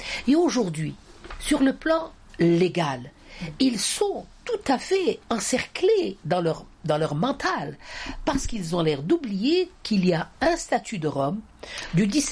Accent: Algeria; moi je suis une Algérienne, je suis victime selon le droit

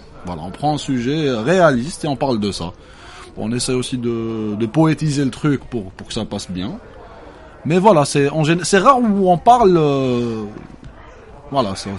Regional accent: Algiers, Algiers Province, Algeria; je suis kabyle. Mais j'ai grandi sur Alger.

